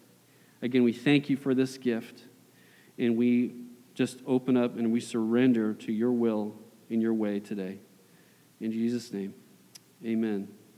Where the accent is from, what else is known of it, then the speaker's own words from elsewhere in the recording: Washington, United States; Originally, I grew up in the Seattle area